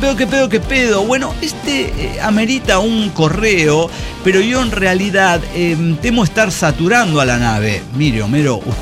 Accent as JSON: {"language": "Spanish", "country": "Argentina", "said": "Yo soy de Argentina y últimamente con todo esto de las elecciones"}